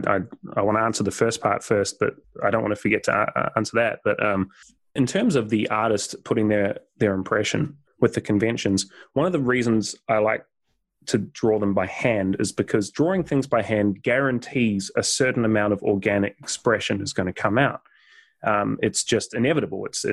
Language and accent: English; New Zealand; moved away as an adult; But then when I was 21, I moved from New Zealand to the US and to have a backpacking experience. And I ended up spending 2 years exploring across the US and Canada.